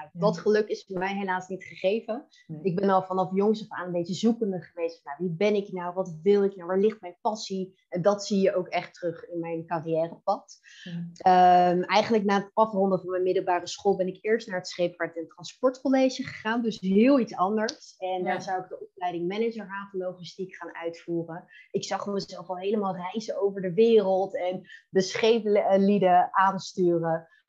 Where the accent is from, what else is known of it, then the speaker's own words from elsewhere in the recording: Leidschenveen, South Holland, Netherlands; also born or lived in The Hague; Ik ben 32 jaar en ik woon samen met mijn vriend en twee bejaardenhondjes in Wassenaar. Ik ben geboren in Den Haag en opgegroeid in Leidseveen en ik kom uit een gezin van vier.